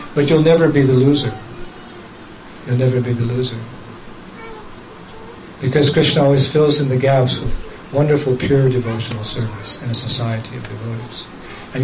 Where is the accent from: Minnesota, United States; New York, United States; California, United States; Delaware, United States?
California, United States; Palo Alto; Yeah, we're all from California. I was born 3 miles from here, in Palo Alto.